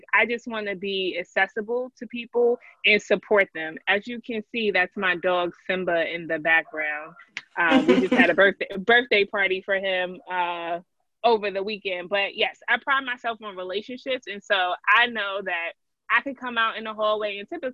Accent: New York, United States; I call them Uptowns. I'm from New York.

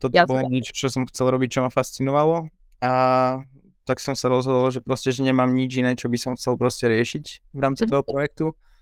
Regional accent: Žilina Region, Slovakia; odchádzal som vlastne z Oravy

